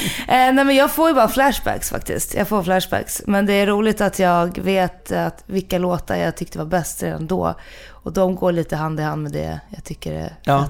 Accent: Stockholm, Stockholm County, Sweden; born or raised there; also born or lived in Jokkmokk

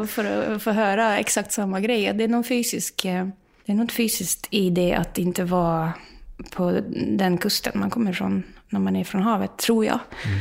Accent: Molde, Møre og Romsdal, Norway; Vi kommer ju från Molde och den lilla staden är ju fantastisk i sig.

